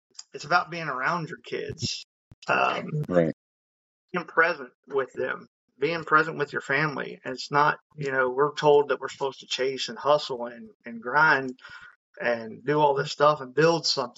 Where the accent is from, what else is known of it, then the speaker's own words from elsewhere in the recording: West Virginia, United States; also born or lived in Georgia; So moved around, lived in Georgia, moved back up here to West Virginia, got back to my home state.